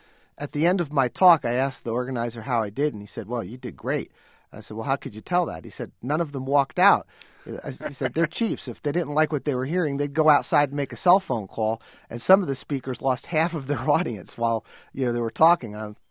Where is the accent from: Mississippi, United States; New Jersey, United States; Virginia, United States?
New Jersey, United States; And I'm from New Jersey, but I didn't ask to go back there because I really don't like the winter.